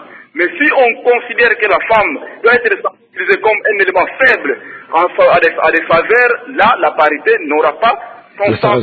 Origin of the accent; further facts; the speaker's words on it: Kongo Central, DR Congo; nous voyons dans certaines provinces, les cas de chez nous au Bas-Congo